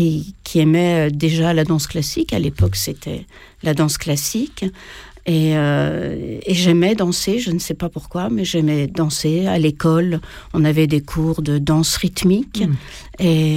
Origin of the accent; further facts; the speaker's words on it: Paris, Île-de-France, France; Alors, moi, je suis auvergnate de Paris